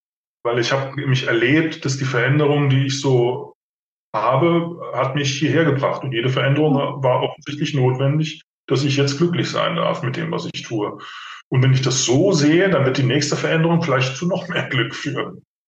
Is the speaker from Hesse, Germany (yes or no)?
yes; Bensheim, Hesse, Germany; Ich bin ja so ein Landei. Ich komme aus Bensheim und fahre mit dem Auto, weil ich nämlich hier Güterzug fahre.